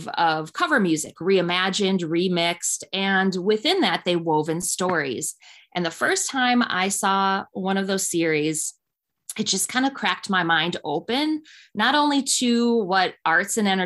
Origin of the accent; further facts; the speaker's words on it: Milwaukee, Wisconsin, United States; You know, I grew up in Milwaukee and I've been a part of community radio since I was in my early 20s.